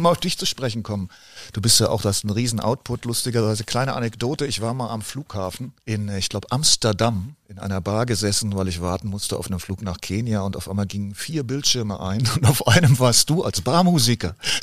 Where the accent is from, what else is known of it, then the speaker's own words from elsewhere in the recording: West Germany, Germany; ich zum Beispiel als Westdeutscher